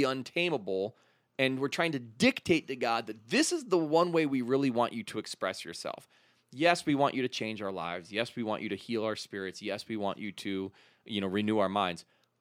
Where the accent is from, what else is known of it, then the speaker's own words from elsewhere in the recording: Ukraine; I grew up in Ukraine, which is a fairly poor country.